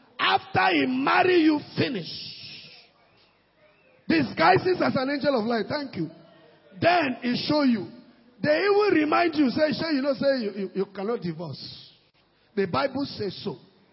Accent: Akwanga, Nasarawa, Nigeria; I come from Akwanga.

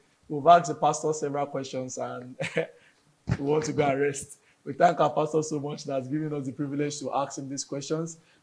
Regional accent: Cameroon; from Cameroon.

